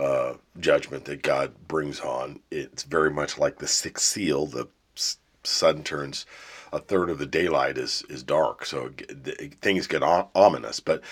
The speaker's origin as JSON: {"language": "English", "town": "Pittsburgh", "region": "Pennsylvania", "country": "United States", "said": "I'm from the Pittsburgh, Pennsylvania area."}